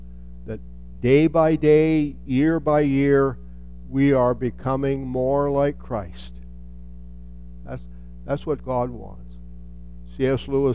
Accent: Saskatchewan, Canada; born there; our family all lived for many years in Saskatchewan, central Saskatchewan, and they all moved out from Orillia, Ontario, and I was born there in Saskatchewan.

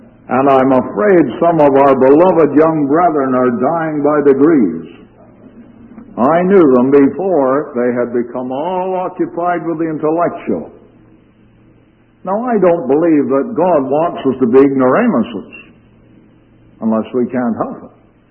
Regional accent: Galt, Ontario, Canada; a dear brother came to my hometown of Galt, Ontario.

